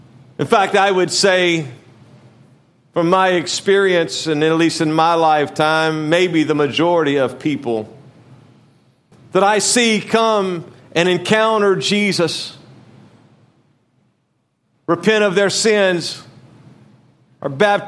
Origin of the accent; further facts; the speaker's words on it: Louisiana, United States; and then I was raised in Louisiana, which is the second from the bottom.